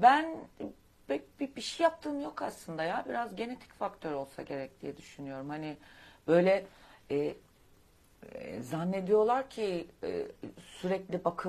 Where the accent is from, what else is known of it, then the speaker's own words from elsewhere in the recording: Black Sea Region, Turkey; Bir Karadenizli kadını olarak